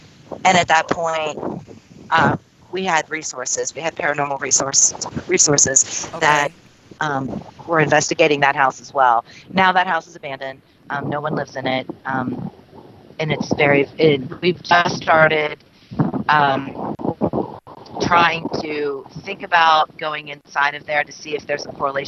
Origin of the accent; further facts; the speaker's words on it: Crabapple, United States; And I'm a little, you know, I'm from Crabapple.